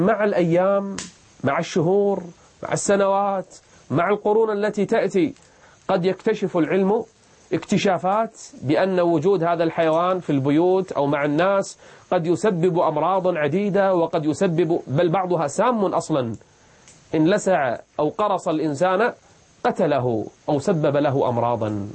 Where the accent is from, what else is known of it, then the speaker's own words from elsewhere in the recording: Kuwait; accent: Kuwaiti; أو إحنا بلهجتنا الكويتية نسميه البراعصي